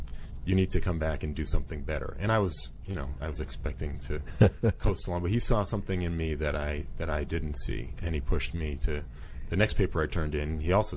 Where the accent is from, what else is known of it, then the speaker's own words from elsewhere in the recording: Boston, Massachusetts, United States; I'm from Boston, Massachusetts.